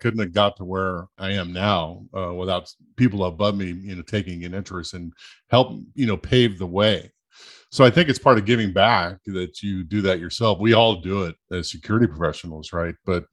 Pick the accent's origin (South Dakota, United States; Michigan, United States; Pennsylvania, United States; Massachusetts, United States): South Dakota, United States; I grew up in South Dakota, and the main job you get there in my little hometown was gold mining back in the day.